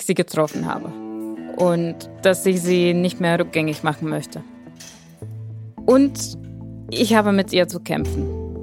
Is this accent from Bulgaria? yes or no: yes; Bulgaria; now in Berlin, Germany; Und ihr wisst, ich komme aus Bulgarien.